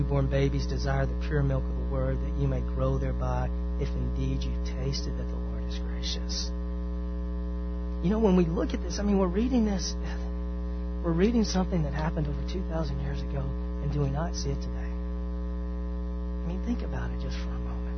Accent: the South, United States; I'm from the South.

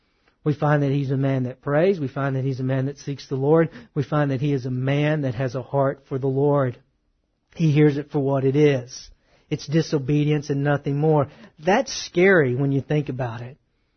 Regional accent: Texas, United States; Now, we're from Texas. We have cows. We don't have sheep out here.

